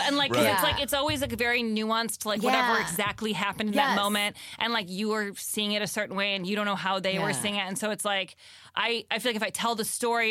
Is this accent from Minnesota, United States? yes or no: no; Evanston, Illinois, United States; I'm from right outside of Chicago, Evanston.